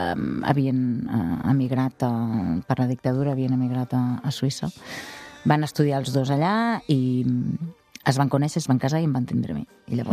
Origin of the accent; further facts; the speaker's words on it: Catalonia, Spain; I quan vaig arribar a Barcelona, vaig dir, merda, això no és casa, si jo sóc del Priorat.